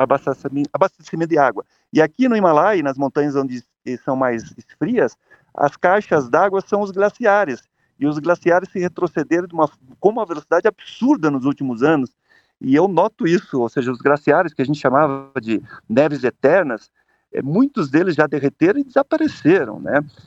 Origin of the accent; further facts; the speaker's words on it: Foz do Iguaçu, Paraná, Brazil; also born or lived in Curitiba; Eu nasci em Foz do Iguaçu, até os 12 anos eu morei dormindo no mato e sempre visitando as cataratas do Iguaçu